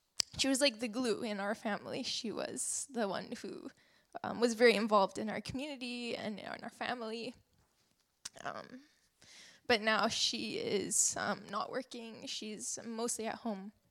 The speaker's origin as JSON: {"language": "English", "town": "Terrace", "region": "British Columbia", "country": "Canada", "said": "So they actually moved back to Terrace, which I'm from Terrace, BC."}